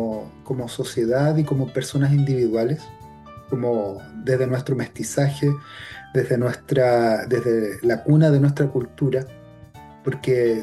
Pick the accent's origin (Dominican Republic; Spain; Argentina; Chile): Chile; existe una mitad de nosotros como chilenos que pertenece a la cultura indígena, por así llamarlo, de nuestros abuelos, de nuestros ancestros.